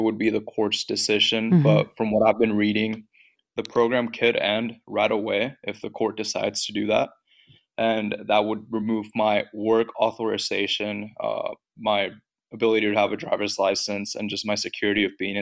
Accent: Mexico; now in United States; I wouldn't know where to even go if I had to go back to my home country of Mexico. It's not what I consider home.

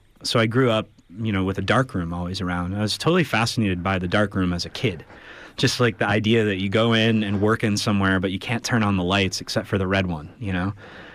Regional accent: Lake Michigan, United States; I grew up on Lake Michigan on the water.

